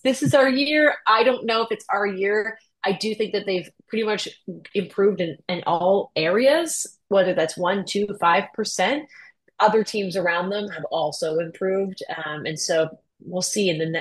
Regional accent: Canada; obviously as a Canadian, I want more Canadian teams. We need to bring a cup home to Canada somewhere

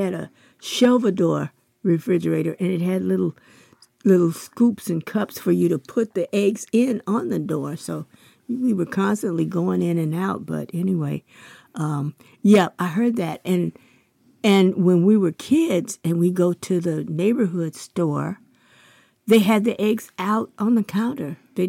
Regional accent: California, United States; also born or lived in Chicago; Well, I'm a city girl. I was born in Chicago and raised in California.

